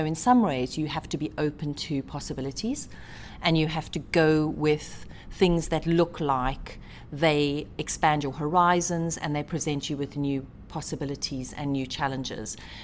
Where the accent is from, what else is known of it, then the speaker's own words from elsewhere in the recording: South Africa; Oh, well, growing up in South Africa, you may not know that I'm one of four daughters myself. And I went to a local school, a comprehensive school near where I lived